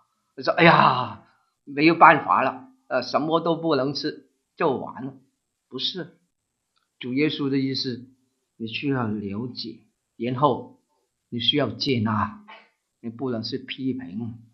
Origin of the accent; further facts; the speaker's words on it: Guangdong, China; 我们广东人说好惨